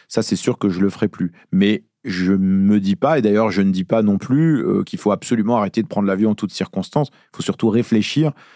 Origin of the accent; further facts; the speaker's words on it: Beirut, Beirut Governorate, Lebanon; moved away; moi, je suis libanais, je suis né à Beyrouth, et ça fait très longtemps que je suis pas allé au Liban.